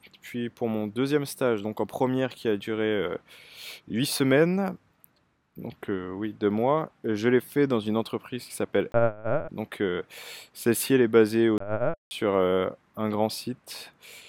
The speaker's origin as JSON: {"language": "French", "town": "Paris", "region": "Île-de-France", "country": "France", "accent": "Parisian", "said": "habitant à Paris, s'il y a un accent, je l'entends pas vraiment. Par contre, quand je vais voir ma famille dans le sud de la France, là, oui, ils me disent que j'ai un accent parisien."}